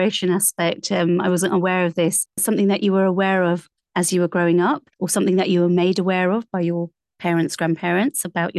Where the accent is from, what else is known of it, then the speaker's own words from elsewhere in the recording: United Kingdom; I describe myself as a British female voiceover artist.